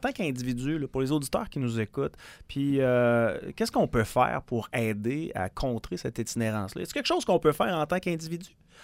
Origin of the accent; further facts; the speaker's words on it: Quebec City, Quebec, Canada; moved away as an adult; Ayant eu des appartements toute ma vie au centre-ville de Québec, je suis parti de Québec, j'avais 33, 34, j'ai grandi là.